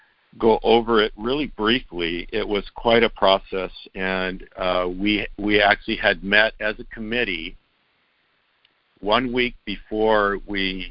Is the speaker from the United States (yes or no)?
yes; Seattle, Washington, United States; I'm a debtor from Seattle, Washington.